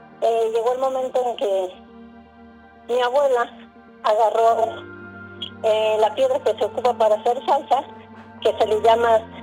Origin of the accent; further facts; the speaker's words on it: San Miguel Acuitlapan, Guerrero, Mexico; tengo 51 años de edad. Yo soy de aquí, de San Miguel Acutlapan, municipio de Taxco, Guerrero.